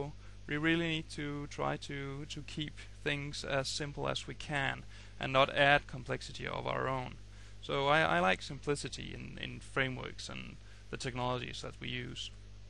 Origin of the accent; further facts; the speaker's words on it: Denmark; consultancy based in Denmark, where I also live right now. I'm from Denmark